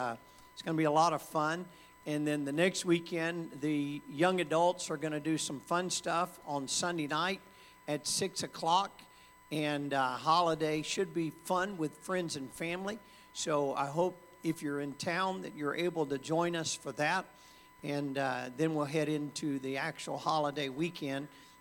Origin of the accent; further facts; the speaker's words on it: Georgia, United States; I'm from Georgia, so I think I get to do that.